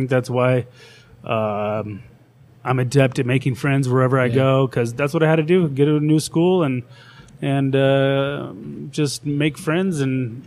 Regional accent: Downey, California, United States; Yeah, I was born in Downey, California, which is LA County.

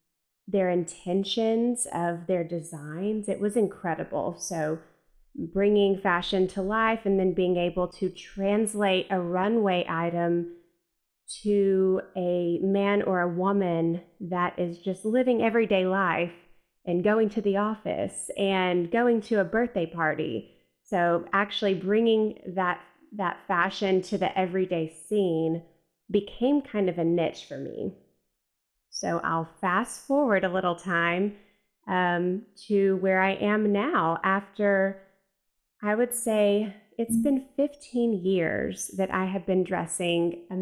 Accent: Texas, United States; I grew up in East Texas with two amazing grandmothers that were incredibly high fashion for our time and place.

